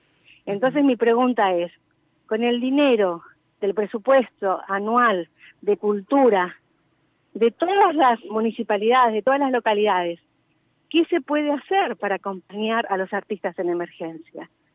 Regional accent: Cutral Có, Neuquén, Argentina; Yo hace 3 años que volví a mi provincia, soy de Cutralcó

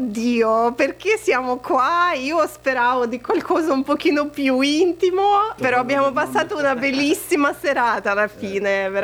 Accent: Riga, Latvia; Italian is a second language; also born or lived in England; now in Italy; Io vengo da Riga, da Lettonia. E infatti mi sono trasferita in Italia, dopo Inghilterra

